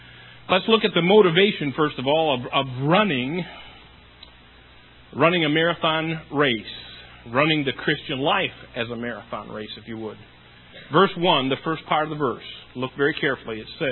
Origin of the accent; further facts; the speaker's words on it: Michigan, United States; now in Wisconsin, United States; I was born in Michigan. I was reared in Michigan. All the years of my life, went to school in Michigan, pastored in Michigan, until I came to Wisconsin